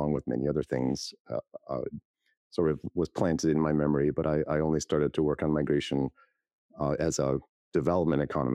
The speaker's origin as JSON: {"language": "English", "town": "Salt Lake City", "region": "Utah", "country": "United States", "tie": "born or raised there", "said": "noticed that it was way less than plumbers in where I was growing up in Salt Lake City made."}